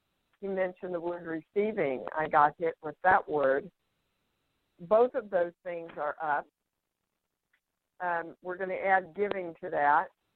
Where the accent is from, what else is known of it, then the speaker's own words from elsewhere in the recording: Kansas, United States; I ever since I was a kid from Kansas, just love the wind.